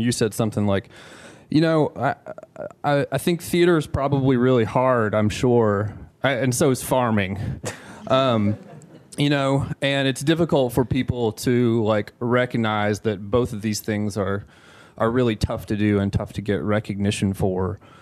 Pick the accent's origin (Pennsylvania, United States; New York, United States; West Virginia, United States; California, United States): West Virginia, United States; now in Bowling Green, United States; I grew up in around West Virginia, mostly in Upshur County, West Virginia. These days I work as a teacher, teaching college in Bowling Green, Kentucky.